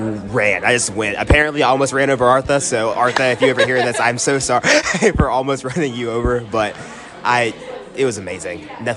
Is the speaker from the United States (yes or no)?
yes; Georgia, United States; So I grew up in Effingham County, Georgia, and that's pretty close to Savannah.